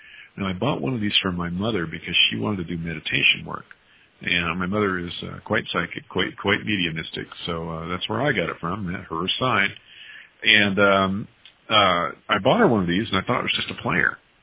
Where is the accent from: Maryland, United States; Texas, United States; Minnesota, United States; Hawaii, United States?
Texas, United States; El Paso; born there; Yeah, no, I was born in El Paso, Texas, so, you know, I'm kind of genetically predisposed to be warm, you know.